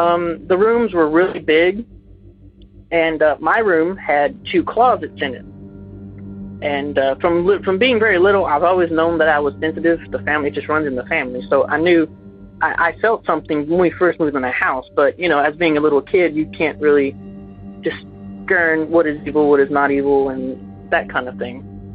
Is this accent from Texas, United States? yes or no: yes; Texas, United States; now in Louisiana, United States; I'm from Texas. Was from Texas, but now I'm in Louisiana.